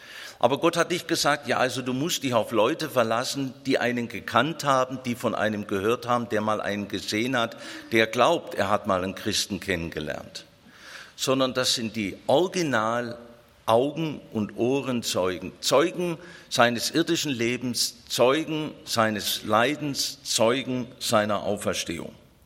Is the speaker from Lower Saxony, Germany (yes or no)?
no; Ulm, Baden-Württemberg, Germany; Natürlich die Städte südlich des Limes, wie meine Heimatstadt Ulm schon